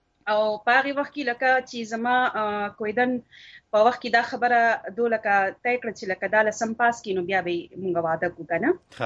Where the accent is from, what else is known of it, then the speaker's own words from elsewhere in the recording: Karachi, Sindh, Pakistan; زه په کراچۍ کې پیدا لوی شوې وم